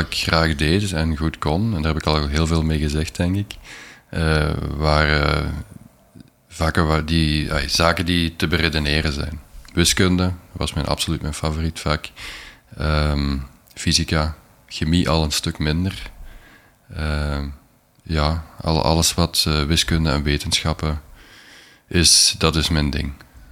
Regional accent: Heusden-Zolder, Flanders, Belgium; also born or lived in Hasselt; is geboren in 1978 in Hasselt. Heeft altijd in Heusenzolder gewoond. Dus ik ben een Limburger van oorsprong.

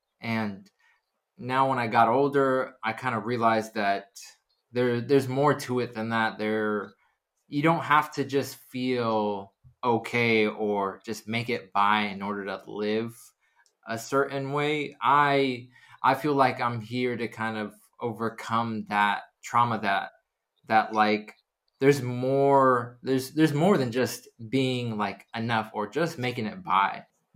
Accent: San Diego, California, United States; now in Atlanta, United States; I am originally from San Diego, and I've been in Atlanta for a year now.

